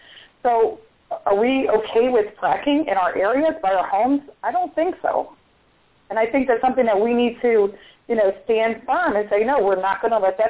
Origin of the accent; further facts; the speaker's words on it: Philadelphia, Pennsylvania, United States; originally I'm from Philadelphia, but I've been here for over 40 years.